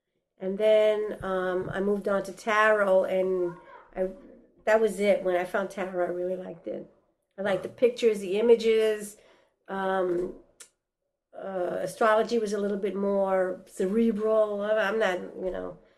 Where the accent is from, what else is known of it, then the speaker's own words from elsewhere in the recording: New York City, New York, United States; I was born in New York. I'm a New Yorker.